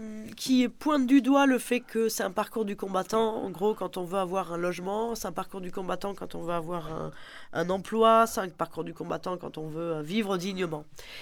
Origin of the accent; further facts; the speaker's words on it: Toulouse, Occitanie, France; je suis plus toulousaine en fait. J'ai grandi à Toulouse, j'ai fait mes études à Toulouse, ouais.